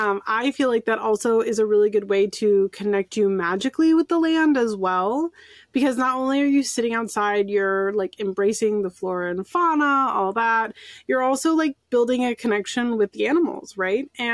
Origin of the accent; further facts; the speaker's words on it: San Francisco, California, United States; our listeners probably know that I'm from San Francisco, right?